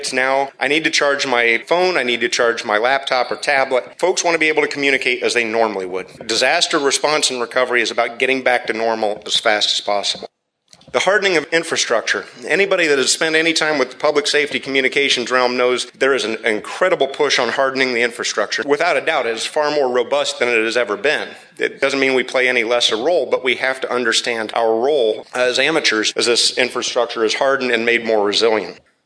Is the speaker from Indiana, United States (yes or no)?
yes; Kokomo, Indiana, United States; Now, I grew up in Kokomo, Indiana, not too far from here.